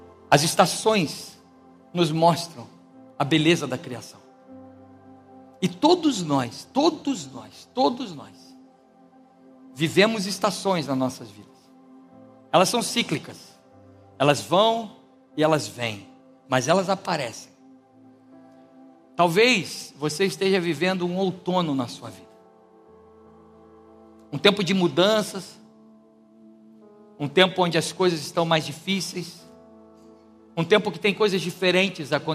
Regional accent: Rio de Janeiro, Brazil; Aí eu como um bom carioca, irmãos, pequenino como sou

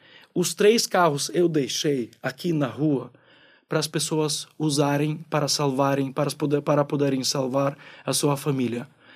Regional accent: Ukraine; Como eu sou ucraniano e vim da Ucrânia, na minha memória tem muitas histórias da Ucrânia.

